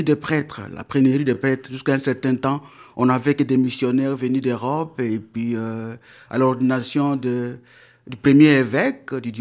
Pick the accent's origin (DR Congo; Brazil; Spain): DR Congo; Maniema; now in France; je viens de la République démocratique du Congo, précisément de la province du Maniema. Là, nous sommes à l'est, la province du Maniema, diocèse de Kindu, et la province ecclésiastique de Bukavu.